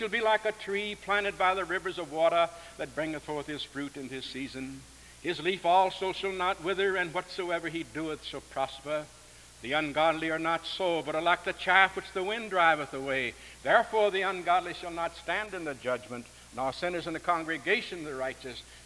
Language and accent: English; Kentucky, United States; Back in my home state of Kentucky, you can see four states on a clear day.